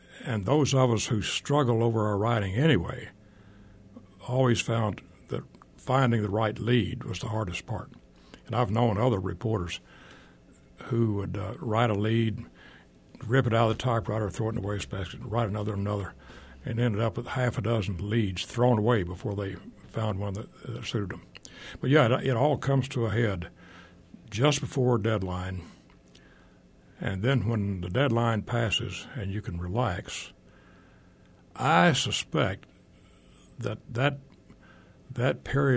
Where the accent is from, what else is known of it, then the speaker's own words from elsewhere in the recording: Hot Springs, Arkansas, United States; And those of us up on the fringe, western northern Arkansas, I grew up in Hot Springs, we didn't fit that image.